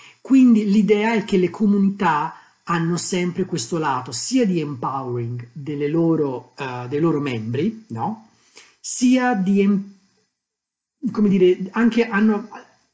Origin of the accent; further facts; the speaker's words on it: Tuscany, Italy; io ho vissuto molti anni a Firenze, io sono toscano